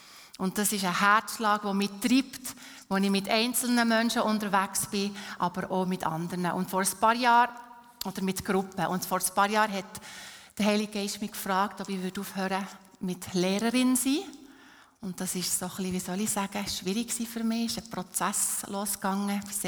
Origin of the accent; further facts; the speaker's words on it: Habkern, Bern, Switzerland; now in Unterseen, Switzerland; ich wohne in Untersen, nicht in Interlaken, ist ein Unterschied. Ich bin in Hapkeren aufgewachsen, bin ein Bergdorfmädchen, bin aber schon seit vielen Jahren in Untersen, das ist die Stadt von meinem Herz.